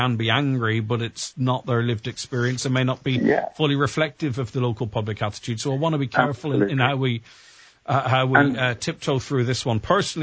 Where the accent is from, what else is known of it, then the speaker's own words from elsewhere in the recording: Ulster, Ireland; And we're all from Donegal, we're all from this region.